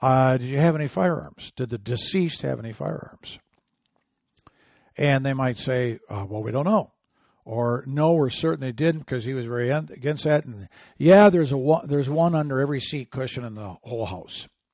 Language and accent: English; Michigan, United States; increasingly so in my home state of Michigan